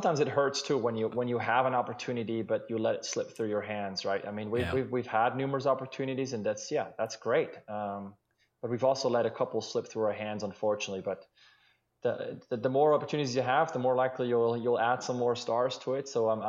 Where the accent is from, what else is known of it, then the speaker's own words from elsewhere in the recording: Switzerland; I remember growing up in Switzerland